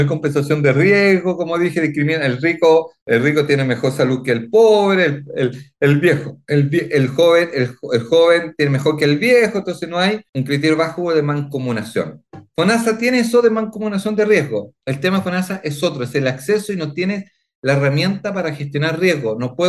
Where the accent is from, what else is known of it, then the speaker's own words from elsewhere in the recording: Chile; como chileno